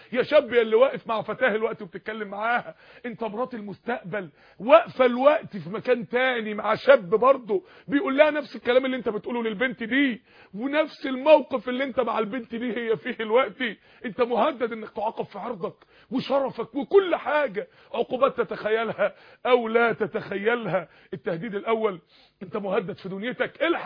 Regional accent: Mansoura, Dakahlia, Egypt; انا فاكر يوم السماء شتت عندنا في المنصورة تلج

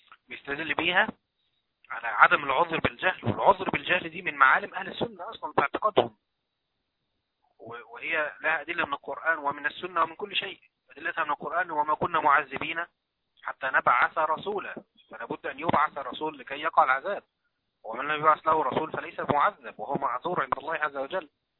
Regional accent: Egypt; بخلاف واقع الجهل المنتشر عندنا في مصر.

